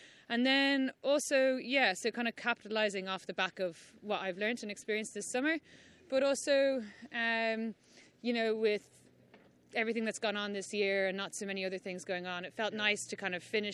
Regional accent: Greystones, Leinster, Ireland; I'm from Greystones, which is where we are now.

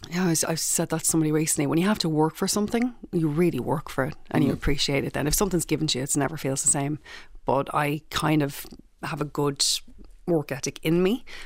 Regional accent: Belcamp, Leinster, Ireland; I grew up in Belcamp, so we just didn't have money.

